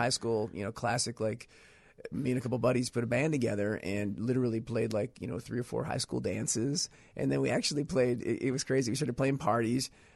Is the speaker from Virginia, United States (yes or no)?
no; Detroit, Michigan, United States; I grew up in Detroit, in the city.